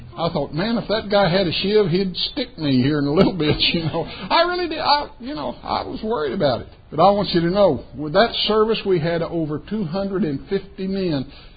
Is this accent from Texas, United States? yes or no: yes; Texas, United States; Well, I'm from West Texas. I have to show you that I do know some big words.